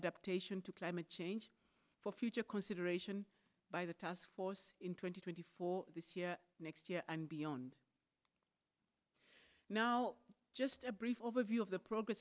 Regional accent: Switzerland; I'm from Switzerland

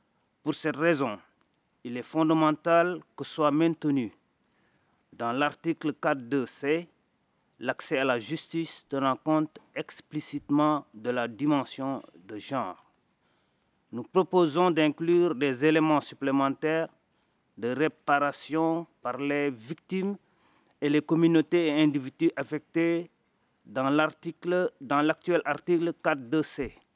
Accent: Senegal; je suis du Sénégal.

